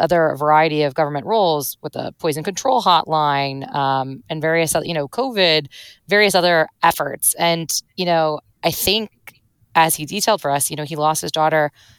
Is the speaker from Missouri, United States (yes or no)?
yes; St. Louis, Missouri, United States; I'm from St. Louis, Missouri. I was a Midwest correspondent out there until this year when I joined the Washington Post.